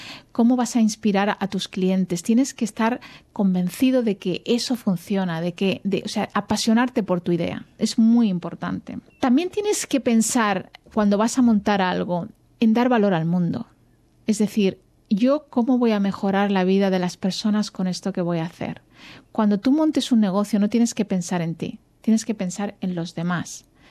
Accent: Andalusia, Spain; su familia es andaluza. De hecho, su familia es del mismo sitio que la mía. Las dos somos granadinas, o sea que compartimos ahí un poco de... Somos paisanas también de alguna manera.

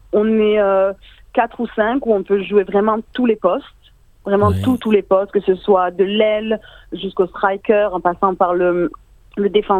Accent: south of France, France; moi je suis du Sud, j'habite près de Marseille

